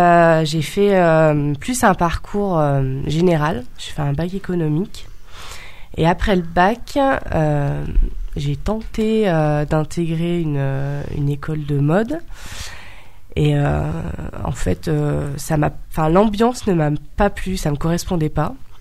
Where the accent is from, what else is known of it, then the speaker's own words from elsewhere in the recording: Bourgoin-Jallieu, Auvergne-Rhône-Alpes, France; je suis de la région. Je suis née à Bourgoin. J'ai fait toutes mes études à Bourgoin et j'ai 28 ans.